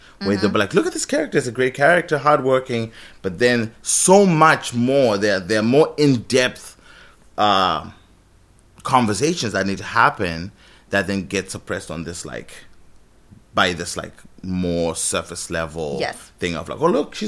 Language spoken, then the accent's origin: English; Zimbabwe; I'm from Zimbabwe and I'm black, you know, I'm pretty dark skinned.